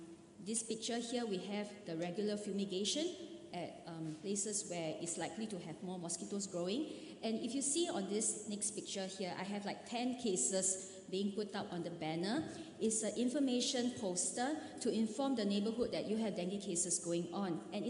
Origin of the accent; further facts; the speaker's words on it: Singapore; the global health policies that we have in Southeast Asia, where I come from. I'm from Singapore.